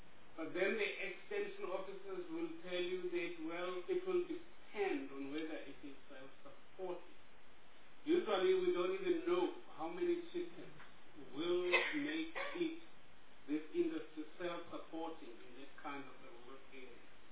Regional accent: Uganda; To be precise, I come from Uganda. That is where the president of the country comes from.

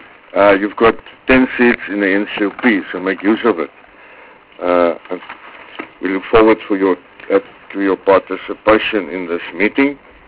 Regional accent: Northern Cape, South Africa; All the MECs, East Bay and Northwest, my neighbors, I'm from the Northern Cape. Yes, we are good neighbors.

